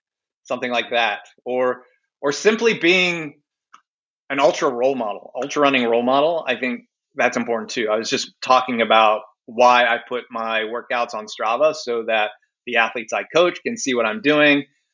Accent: Maryland, United States; It was my hometown ultra, so I grew up like an hour from there.

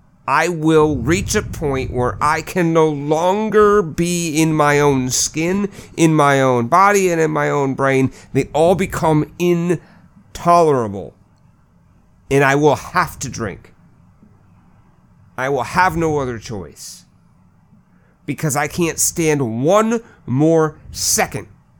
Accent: Minnesota, United States; You know, it's interesting because I was born and raised in Minnesota.

